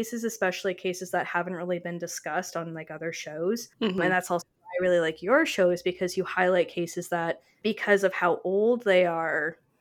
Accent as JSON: {"language": "English", "country": "Canada", "said": "I am her Canadian counterpart, so bonjour, poutine."}